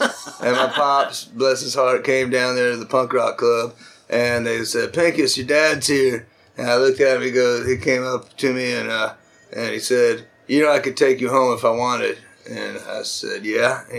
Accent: Atlanta, Georgia, United States; the people I grew up with in Atlanta, we got everything like 4 years later anyways.

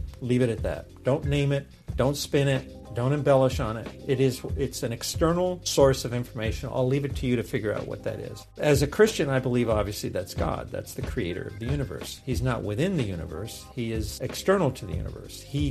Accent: Los Angeles, California, United States; born there; I was born in Los Angeles, East Los Angeles.

